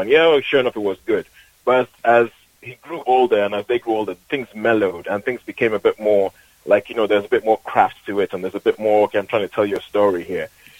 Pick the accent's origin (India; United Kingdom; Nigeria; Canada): Nigeria; I grew up in Nigeria.